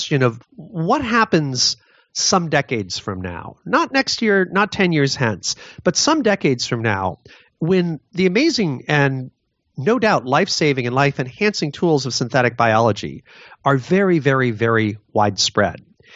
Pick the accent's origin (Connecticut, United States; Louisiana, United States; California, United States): Connecticut, United States; born or raised there